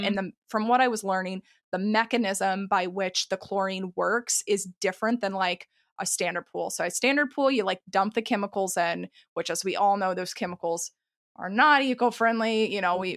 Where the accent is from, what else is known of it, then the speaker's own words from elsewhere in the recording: Texas, United States; I grew up in Texas, where, I mean, you'd be hard to find a house that didn't have a pool.